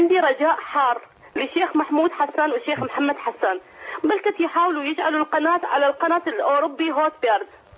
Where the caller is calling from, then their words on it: Sweden; أنا من السويد.